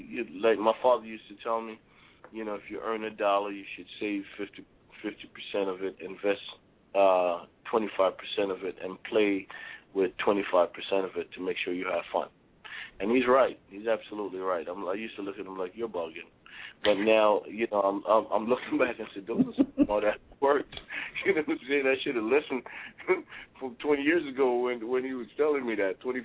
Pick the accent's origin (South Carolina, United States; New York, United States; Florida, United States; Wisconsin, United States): New York, United States; Brooklyn; And me growing up in Brooklyn, I usually put it all in there, baby.